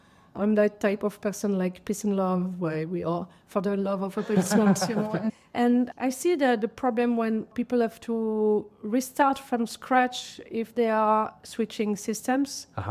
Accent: Geneva, Switzerland; English is a second language; I'm from Geneva, French-speaking part of Switzerland.

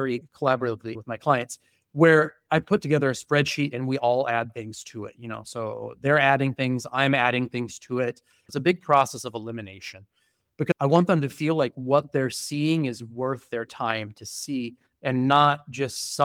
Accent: United States; moved away as an adult; I mean, I'm an American.

